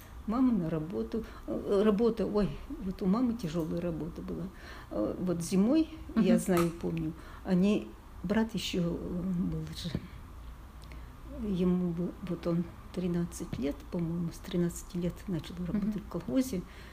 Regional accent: Aleksandrovka, Udmurtia, Russia; Удмуртская ССР, Граховский район, деревня Александровка.

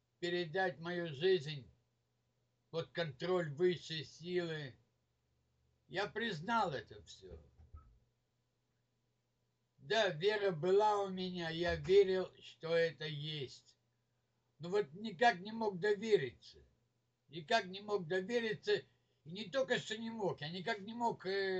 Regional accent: Israel; Я алкоголик из Израиля

